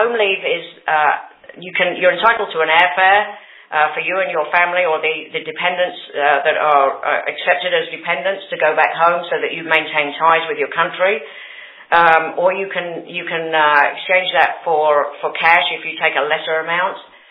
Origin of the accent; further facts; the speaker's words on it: United Kingdom; Since I was raised in the UK, it doesn't matter.